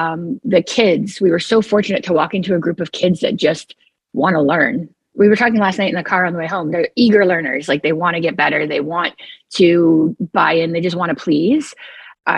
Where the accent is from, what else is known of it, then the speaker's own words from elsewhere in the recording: Ontario, Canada; also born or lived in California; now in Washington, United States; I'm from Southwestern Ontario. So the biggest city people would know is Toronto.